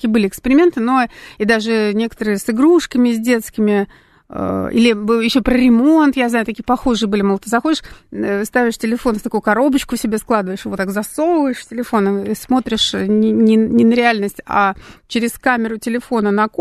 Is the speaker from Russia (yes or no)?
yes; Moscow, Russia; мы москвичи, богатые люди.